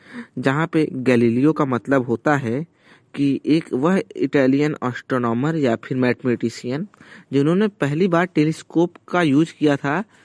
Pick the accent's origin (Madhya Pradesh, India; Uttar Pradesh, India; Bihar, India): Uttar Pradesh, India; Jaunpur; मैं उत्तर प्रदेश के जौनपुर जिले का निवासी हूँ।